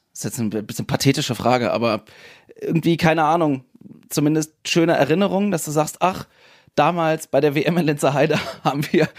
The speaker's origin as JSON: {"language": "German", "region": "Berlin", "country": "Germany", "said": "ich komme aus Berlin, da sagt man Sonnabend."}